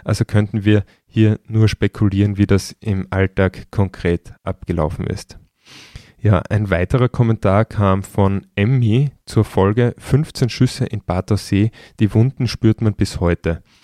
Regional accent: Styria, Austria; Nachdem ich mich als Steirer identifiziere, werde ich ein paar dieser Fälle vortragen.

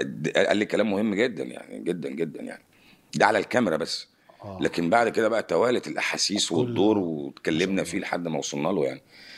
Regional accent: Warraq, Giza Governorate, Egypt; انا من الوراق. ماليش علاقه بالنوب

